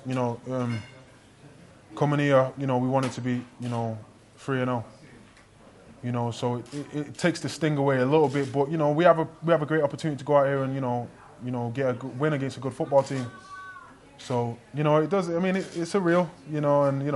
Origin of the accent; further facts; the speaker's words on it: Manchester, North West England, United Kingdom; I'm not from here, you know what I mean? I'm from Manchester